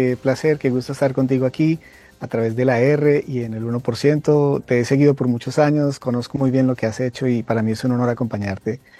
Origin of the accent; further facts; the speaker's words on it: Bogotá, Colombia; soy un joven colombiano de tu país, de Bogotá, tú eres de Cali, estamos un poco cerca, pero nací en un lugar cristiano donde mis padres asistían a la iglesia cristiana